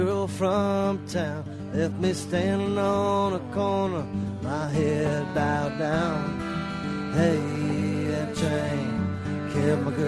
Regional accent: Spencer, Iowa, United States; And I am from Spencer, Iowa, in the Northwest.

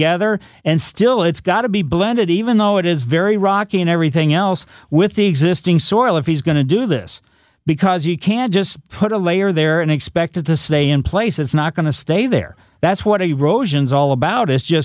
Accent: Ellisville, Missouri, United States; I grew up in that part of it. Well, I grew up in Ellisville, but Eureka is very close.

